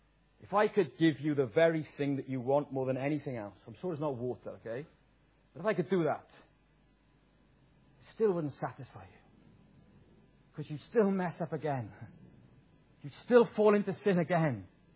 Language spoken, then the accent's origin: English; Wales, United Kingdom; I'm a Welshman and did that.